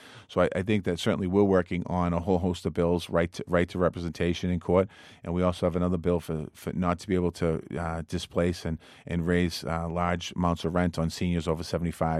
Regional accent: Dorchester, Massachusetts, United States; I am a neighborhood guy. I grew up in Dorchester. I grew up in St. Margaret's Parish, the section of Dorchester. I'm proud of that. I live in Lower Mills now. I lived in Savin Hill.

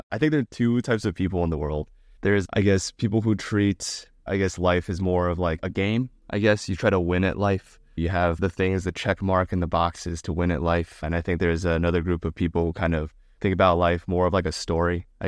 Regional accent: United States; now in Montreal, Canada; But as American, you know, there's Mexican food everywhere. And now I'm like in Montreal, there's no Mexican food.

